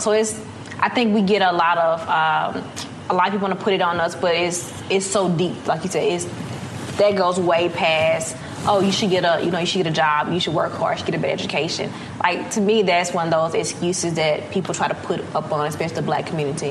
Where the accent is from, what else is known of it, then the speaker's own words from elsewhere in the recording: Terry, Mississippi, United States; moved away; So I'm from Terry, Mississippi.